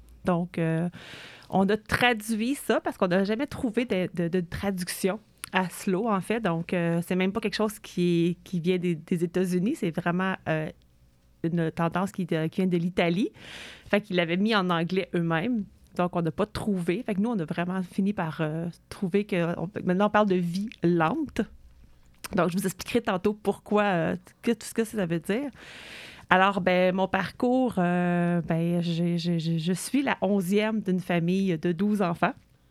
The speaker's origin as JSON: {"language": "French", "town": "Stanhope", "region": "Quebec", "country": "Canada", "tie": "born there", "lives_now": "Sherbrooke, Canada", "said": "quand j'ai déménagé à Sherbrooke, je suis née à Stanhope, qui est à peu près une heure de Sherbrooke"}